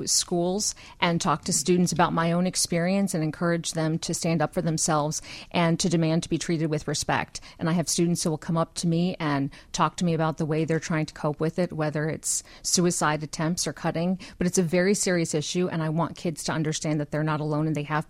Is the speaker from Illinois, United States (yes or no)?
yes; Urbana, Illinois, United States; I grew up in Urbana